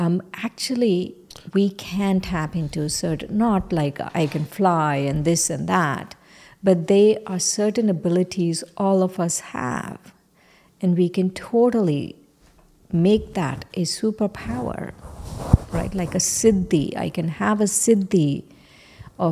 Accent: India; from the time I was born, I was told I'm a female and I'm Indian

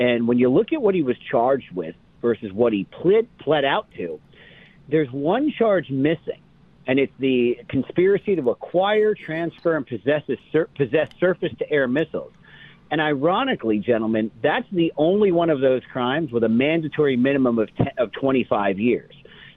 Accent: New Jersey, United States; So for about 10 years, I was a gang and organized crime lawyer in New Jersey, my home state

